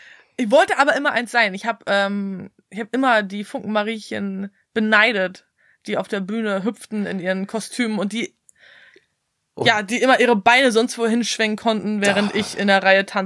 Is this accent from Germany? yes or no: yes; Bavaria, Germany; Ich komme ja aus Bayern und in Bayern sagt man auch Fasching